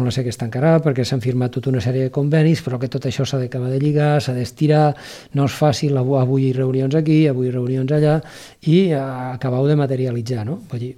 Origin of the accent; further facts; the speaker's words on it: Falset, Catalonia, Spain; intentar guanyar la confiança de la gent del meu poble.